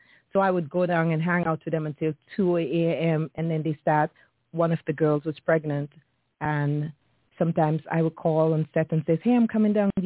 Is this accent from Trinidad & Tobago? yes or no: yes; Trinidad & Tobago; also born or lived in Saint Vincent; So, as a girl, I was born in St. Vincent. I grew up in Trinidad. Mm-hmm. And when you grow up with West Indian parents